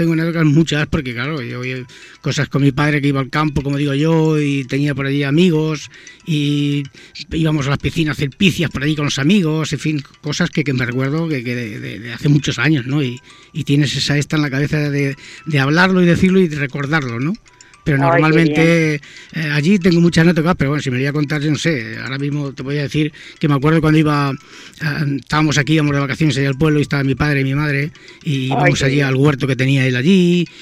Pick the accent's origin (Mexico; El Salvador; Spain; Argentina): Spain; Lillo, Castilla-La Mancha; moved away as an adult; now in Barcelona, Spain; yo sabes que soy toledano, soy de un pueblo de Lillo, Toledo. Nací allí y, bueno, allí estuve hasta que tuve 24 años, que vine a Barcelona. Y, bueno, yo me crié con mis padres y estuve trabajando en Madrid.